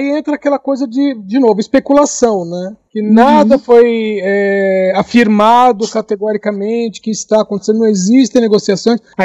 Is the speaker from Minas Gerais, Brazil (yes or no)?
yes; São Gonçalo do Sapucaí, Minas Gerais, Brazil; born there; São Gonçalo do Sapucaí.